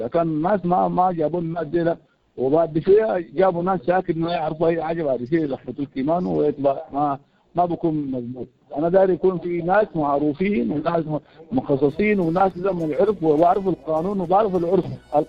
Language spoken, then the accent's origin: Arabic; Darfur, Sudan; مشاكل دارفور، نحن من دارفور طبعا، مشاكل دارفور ده عميق جدا